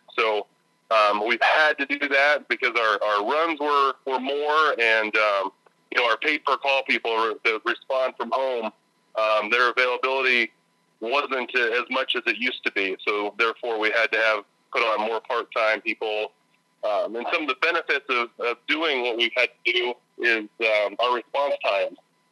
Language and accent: English; Knoxville, Iowa, United States; I grew up in Knoxville and similar to in the area here in Marion County.